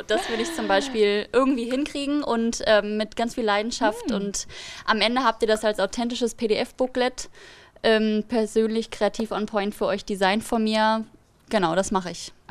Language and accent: German; Hamburg, Germany; ich komme aus Hamburg, ich bin Reisedesignerin